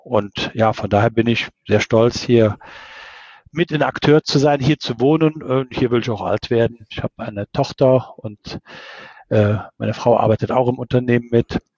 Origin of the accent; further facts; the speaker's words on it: Rhineland-Palatinate, Germany; ich bin ein Kind des Ahrtals und das auch sehr gerne.